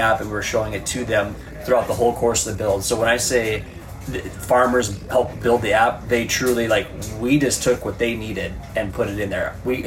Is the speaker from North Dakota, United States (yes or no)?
yes; North Dakota, United States; So I grew up on a family farm just south of Castle, North Dakota, kind of by Chaffee.